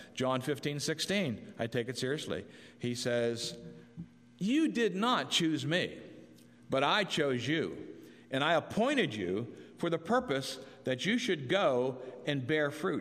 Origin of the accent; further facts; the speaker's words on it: Du Bois, Pennsylvania, United States; When I was growing up in Du Bois, we had this one department store